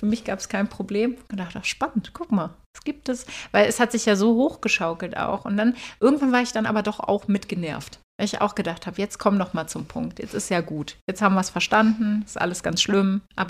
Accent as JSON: {"language": "German", "town": "St. Peter-Ording", "region": "Schleswig-Holstein", "country": "Germany", "said": "weil ich komme aus einem sehr schönen Ort, einem Touristenort, aus St. Peter-Ording an der Nordseeküste."}